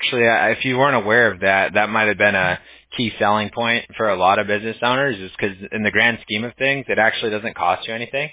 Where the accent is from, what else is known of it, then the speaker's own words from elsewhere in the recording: Santa Ana, California, United States; born there; So I tell people I was born in Santa Ana, California, and they're like, that exists?